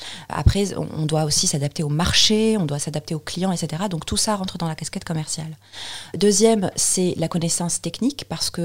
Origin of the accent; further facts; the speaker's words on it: Tunisia; now in France; moi je me considère toujours en tant que Tunisienne comme étranger proche de la France.